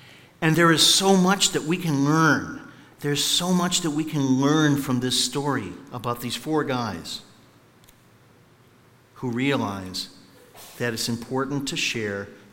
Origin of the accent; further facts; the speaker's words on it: Meriden, Connecticut, United States; I remember growing up in Center Church in Meriden, and Sunday school was full